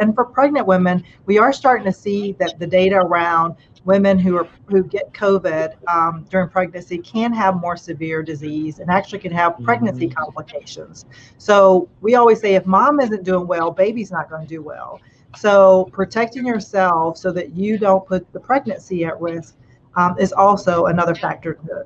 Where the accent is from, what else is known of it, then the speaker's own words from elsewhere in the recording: North Carolina, United States; And I come from Eastern North Carolina. I very much come from a sense of it takes a village.